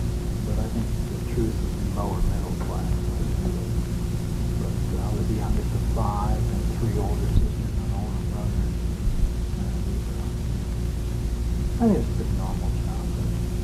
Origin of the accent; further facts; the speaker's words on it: Salem, Ohio, United States; also born or lived in Valero, Ohio; I was born in Valero, Ohio, August 29, 1946. But I grew up in Salem, Ohio. We lived there when I was about 5 years old.